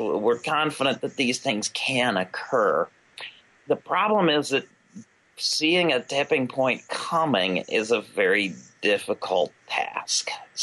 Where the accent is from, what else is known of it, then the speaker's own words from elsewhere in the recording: Pennsylvania, United States; Albion, I come to you from Pennsylvania, Penn's Woods.